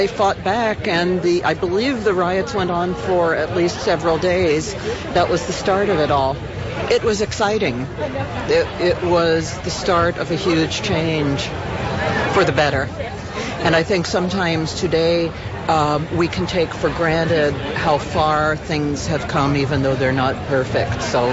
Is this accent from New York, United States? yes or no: yes; New York City, New York, United States; I'm from New York City, and I marched in the first parade in 1970, the year after the riots.